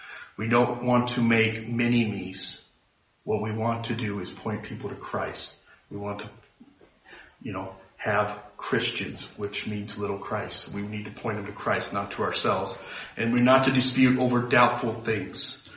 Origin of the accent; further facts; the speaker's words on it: United States; So I don't just say, well, I'm American, I'm going to put it on the floor, whether you like it or not.